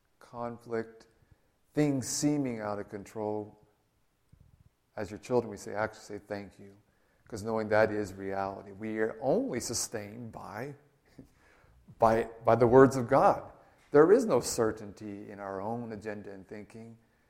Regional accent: Louisiana, United States; and I grew up in Louisiana, so buttermilk biscuits.

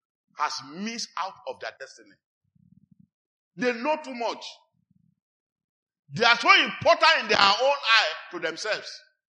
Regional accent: Kaduna, Kaduna State, Nigeria; I said, I'm from Kaduna.

